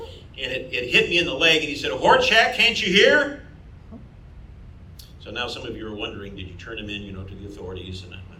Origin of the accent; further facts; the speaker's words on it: Detroit, Michigan, United States; I grew up just outside Detroit, or as I've told people for years, I grew up in a small community north of Toledo, Ohio called Detroit, Michigan.